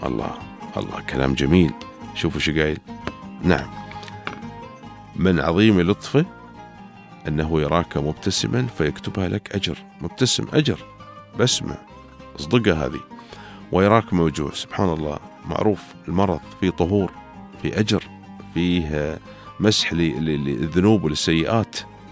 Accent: United Arab Emirates; أن الله يحفظ لنا دولة الإمارات العربية المتحدة قيادة وشعبا

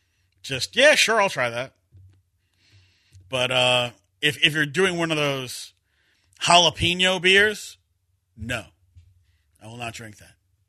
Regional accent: New York, United States; I guess because I'm from New York

